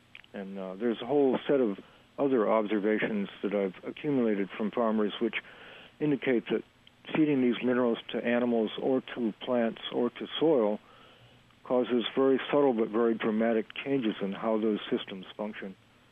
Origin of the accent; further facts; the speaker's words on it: Northeast, United States; Part of my problem is that I'm from the Northeast, and Acres USA is a Midwest farming organization for the most part, so I'm something of a stranger in these parts.